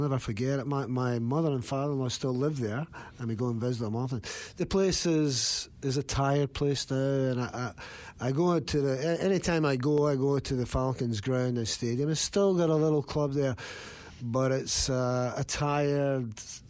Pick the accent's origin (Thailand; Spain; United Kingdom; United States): United Kingdom; Greenock, Scotland; it was not unlike my hometown in Greenock. Greenock relied on shipbuilding. It was a powerhouse.